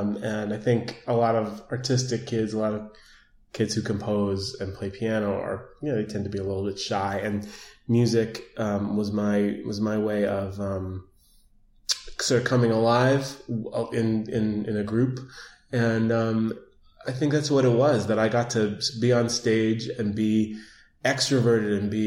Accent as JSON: {"language": "English", "town": "Manhattan", "region": "New York", "country": "United States", "tie": "born or raised there", "said": "I grew up in Manhattan, and I was in this drama group."}